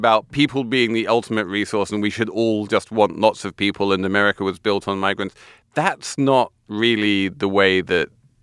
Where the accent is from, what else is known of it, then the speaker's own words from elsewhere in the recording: England, United Kingdom; being English